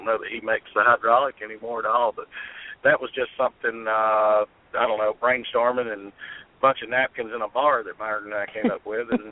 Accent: Cedartown, Georgia, United States; born there; I've got family that owns fabrication businesses out about 50 miles from where I'm at, where I was born in Cedartown in Rome, Georgia.

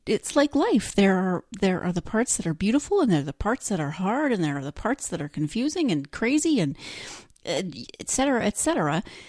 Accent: Montana, United States; I'm from Montana. Now I'm just upset with my home state.

